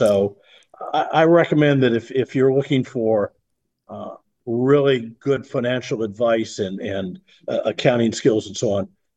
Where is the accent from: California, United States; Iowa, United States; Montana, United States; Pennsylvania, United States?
Iowa, United States; You know, I'm a Midwestern boy. I grew up in Iowa, joined the Marine Corps